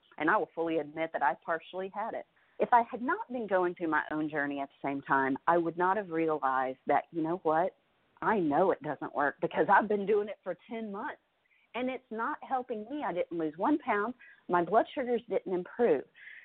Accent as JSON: {"language": "English", "region": "Arkansas", "country": "United States", "tie": "born or raised there", "said": "Understand, I grew up in Arkansas and a small town. I grew up in a blue-collar family."}